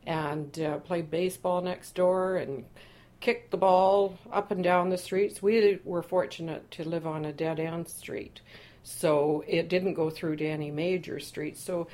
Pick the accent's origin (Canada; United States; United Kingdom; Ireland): Canada; Burnaby, British Columbia; also born or lived in Vancouver; I was born in 1947 in Vancouver. I stayed in Vancouver until I was about 6, 7 years of age, as we were waiting for our house to be built in North Burnaby